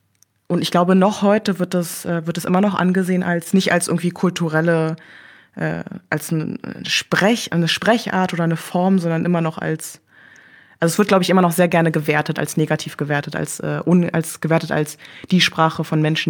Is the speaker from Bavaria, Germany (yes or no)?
no; Berlin, Germany; born or raised there